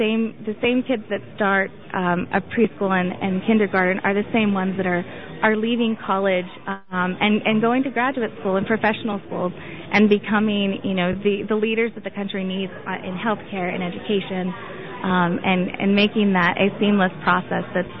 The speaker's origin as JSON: {"language": "English", "region": "Texas", "country": "United States", "lives_now": "Los Angeles, United States", "said": "No, I'm actually originally from Texas. I moved to L.A. 2.5 years ago to work with Naleo."}